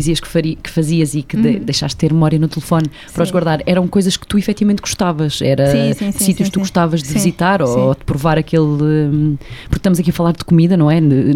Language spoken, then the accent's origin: Portuguese; Lisbon, Portugal; Eu sou daqui de Lisboa